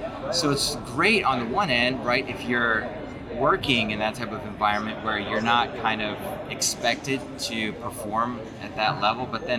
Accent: California, United States; So I grew up in California, basically in a Czech household in California. So we spoke Czech at home and then English with strangers.

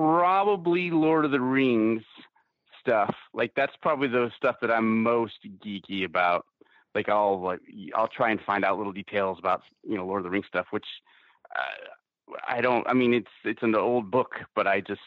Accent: San Diego, California, United States; It's actually sports related because I grew up in San Diego, and I got to meet Tony Gwynn for the first time

